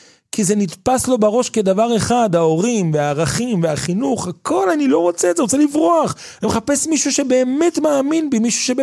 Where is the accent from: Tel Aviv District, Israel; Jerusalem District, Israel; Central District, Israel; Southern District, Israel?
Central District, Israel; Netanya; אנחנו גדלנו בנתניה, נתניה זה עיר מאוד גדולה